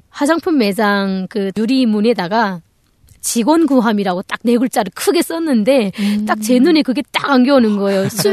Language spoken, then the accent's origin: Korean; North Korea; now in South Korea; 북한에서 왔다고 하니까